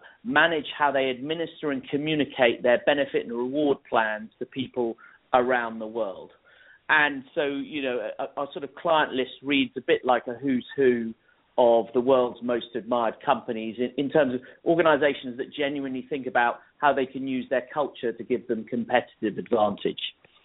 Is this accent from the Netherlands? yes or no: no; London, United Kingdom; now in United States; I wasn't born in America, so I am English born, raised in London